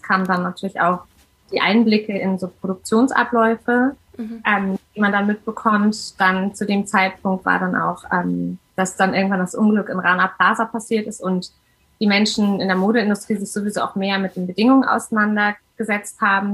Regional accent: Hamburg, Germany; Ich komme aus Hamburg, bin 37, habe zwei Kinder

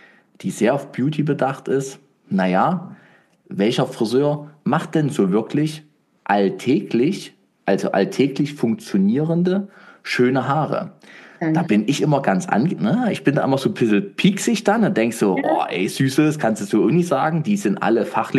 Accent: Leipzig, Saxony, Germany; ich bin ja Leipziger

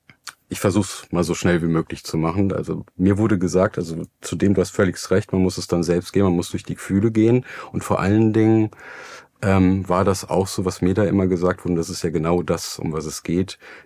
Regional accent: Germany; Und dann kommen wir nach Deutschland zurück. Einmal meine Heimat, das war meine Heimat sozusagen.

